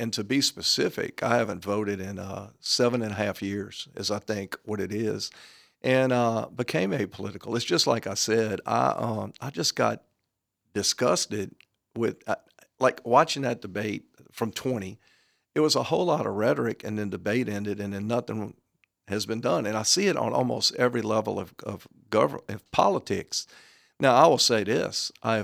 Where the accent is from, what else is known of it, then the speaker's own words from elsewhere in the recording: Baton Rouge, Louisiana, United States; I visited my street I grew up on, Cannon Street.